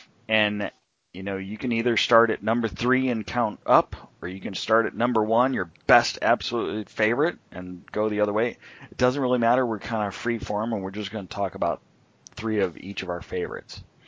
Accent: Huntington Beach, California, United States; I grew up in Huntington Beach

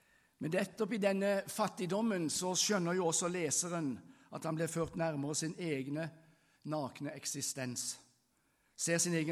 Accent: Kristiansand, Agder, Norway; also born or lived in Arendal; Men når jeg var 2 år, så flyttet de til Kristiansand, og jeg flyttet selvfølgelig med der. Og jeg sier at jeg er Kristiansand, men hvis det er folk spør hvor er du født, så er jeg jo født i Arendal.

